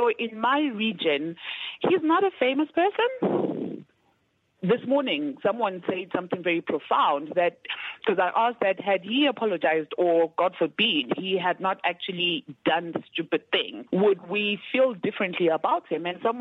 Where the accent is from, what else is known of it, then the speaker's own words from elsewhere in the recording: Matabeleland, Zimbabwe; because I'm from Matabeleland area